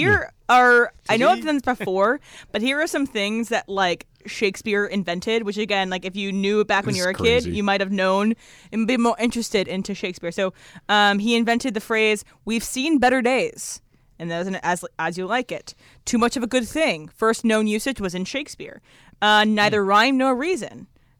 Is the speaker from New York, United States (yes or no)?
no; Fredericksburg, Virginia, United States; So I grew up in Fredericksburg, Virginia, and a lot of people in my area were Catholic. I did not have a lot of people that I knew that were Jewish.